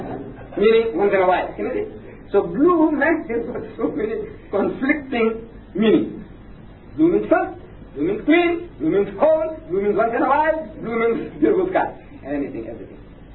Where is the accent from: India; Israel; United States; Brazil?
India; Whether Muslim or Hindu. You know, we are coming from India. That white man has been ruling us for 150 years.